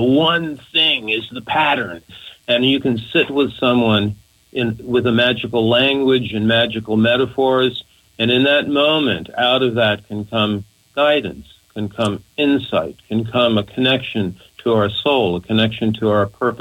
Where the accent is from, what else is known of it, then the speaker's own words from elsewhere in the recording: United States; now in Australia; I say, well, I'm an American expat, and I have no idea how it is that 40% of the American population will just accept.